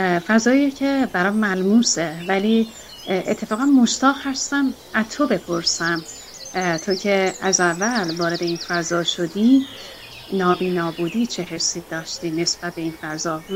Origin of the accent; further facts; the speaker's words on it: Tehran, Tehran Province, Iran; born there; من در تهران متولد شدم